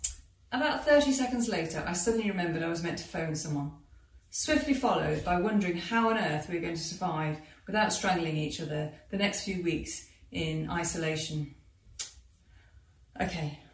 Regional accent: Ballasalla, Isle of Man; Now, I grew up on the Isle of Man. Here is a map. The whole island is only 32 miles long and 14 miles wide, but when I was a small child, it was huge. I lived in a village in the south of the island called Balasala.

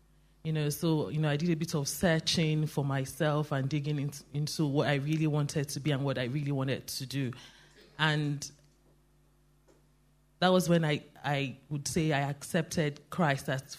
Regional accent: Nigeria; born there; I was born in Nigeria, as most of you know, and so I was born into a very Christian family.

